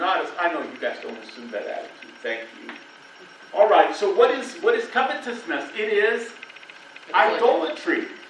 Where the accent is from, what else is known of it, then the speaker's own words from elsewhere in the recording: United States; You know, they say that that a lot of Americans spend, which I am an American, okay, but a lot of us Americans